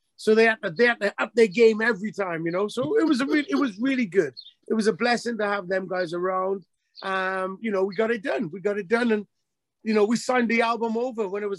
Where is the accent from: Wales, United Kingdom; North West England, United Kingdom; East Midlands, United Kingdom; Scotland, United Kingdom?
Wales, United Kingdom; Newport; I am from Newport Gwent, South Wales in the United Kingdom.